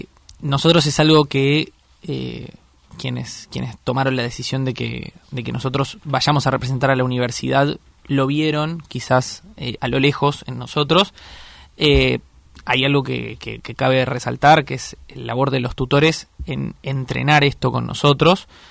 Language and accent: Spanish; Argentina; no solamente de la universidad, sino también de nosotros como argentinos.